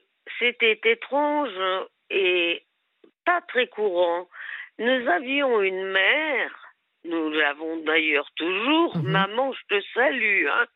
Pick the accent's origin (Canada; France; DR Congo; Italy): France; Le Puy-en-Velay, Auvergne-Rhône-Alpes; Par contre, je suis native du Puy-en-Velay en Auvergne.